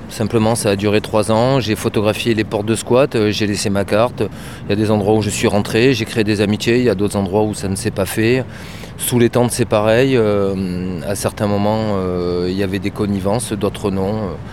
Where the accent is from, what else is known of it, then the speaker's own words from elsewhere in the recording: Bordeaux, Nouvelle-Aquitaine, France; je suis bordelais. Je suis né ici et je vis à Bordeaux depuis de quelques dizaines d'années.